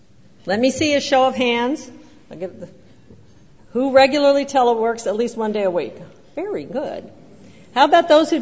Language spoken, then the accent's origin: English; North Dakota, United States; I'm from North Dakota, so I can call them little flurries.